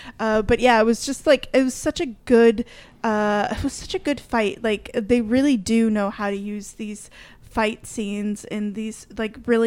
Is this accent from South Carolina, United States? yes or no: no; Michigan, United States; I'm from Michigan, here's which I would say Michigan cherries are better than Washington cherries.